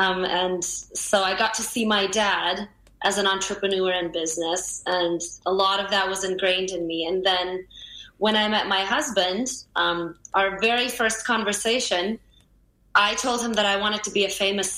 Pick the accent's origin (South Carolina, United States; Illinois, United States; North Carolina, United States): Illinois, United States; Chicago; first language Russian; English is a second language; now in Saint Lucia; So I don't get to speak much Russian in St. Lucia, but Russian is my first language. So I grew up in Chicago, though, so most people won't know it.